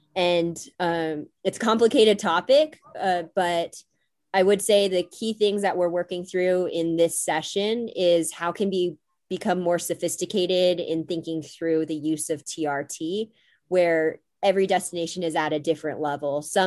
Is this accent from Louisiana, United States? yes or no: no; Falls Church, Virginia, United States; now in Utah, United States; So I grew up in Northern Virginia, so Falls Church, Virginia, just outside, actually inside the Beltway, East Coast term. So just close to DC, by Arlington